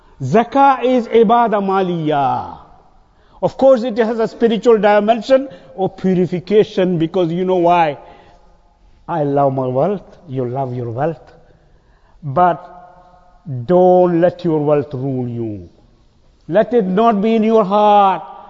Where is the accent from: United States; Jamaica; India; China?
India; South India; now I come from South India